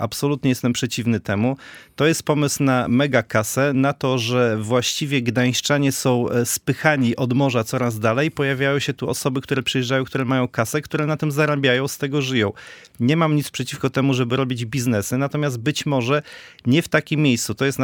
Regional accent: Przymorze, Pomeranian Voivodeship, Poland; Ja jestem chłopak z Przymorza, z Falowca.

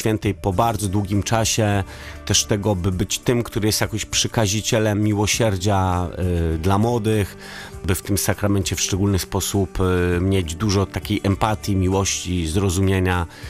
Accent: Gdynia, Pomeranian Voivodeship, Poland; Jestem z Gdyni, tak więc w szczególny sposób właśnie te klimaty, plaży w Gdyni

